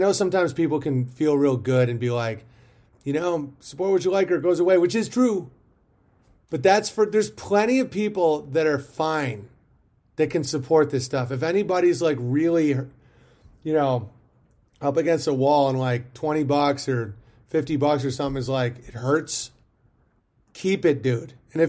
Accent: New York, United States; Guys, I'm such a New Yorker. I know I'm like very comfortable with rural living. I'm not from the city. I'm from like a small town, but like I'm aggressive.

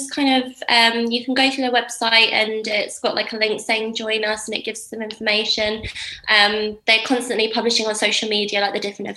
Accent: Brighton, South East England, United Kingdom; I'm from Brighton.

